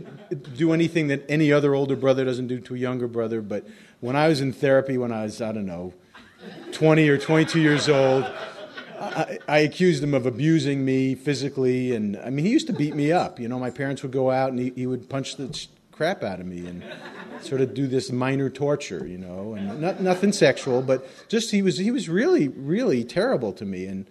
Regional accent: Long Island, New York, United States; I grew up on Long Island. I was raised in a very Jewish household, not Orthodox, but Jewish, and in a very Jewish community in Long Island.

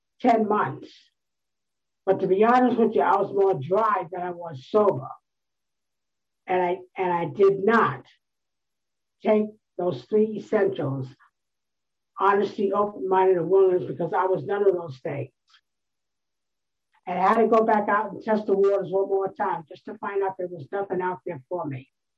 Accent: New York, United States; I'm originally from New York. I was brought up in a foster home. There were six of us, and I was the youngest of six.

